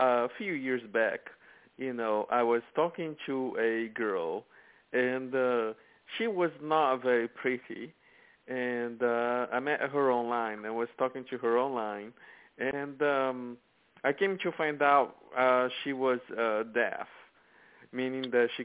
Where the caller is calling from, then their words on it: St. Louis, Missouri, United States; I'm calling from St. Louis, Missouri.